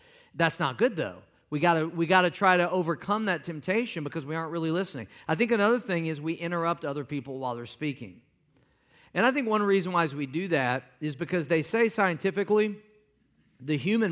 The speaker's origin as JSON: {"language": "English", "region": "Midwest", "country": "United States", "said": "But in everyday life, I'm from the Midwest. My mother's a Southerner from Louisiana, and we just talk slow."}